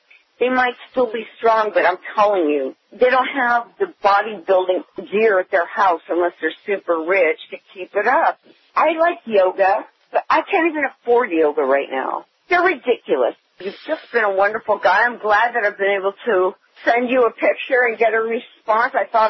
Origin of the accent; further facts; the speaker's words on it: Hollywood, California, United States; also born or lived in Germany / New York; And my parents are from Poland. They survived the Holocaust. I was born in Germany and lived in New York and grew up in Hollywood.